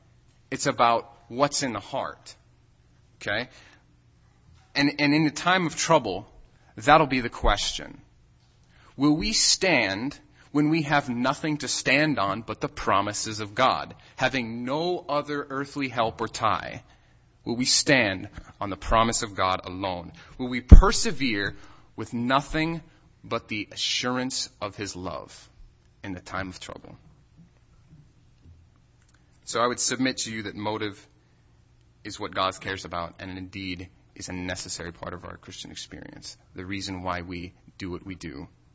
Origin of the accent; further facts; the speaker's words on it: Portland, Oregon, United States; And this last summer, I was doing Bible work in Portland, back in my hometown.